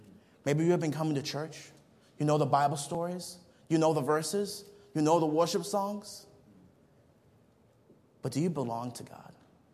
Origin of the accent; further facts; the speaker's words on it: Nigeria; I remember growing up in Nigeria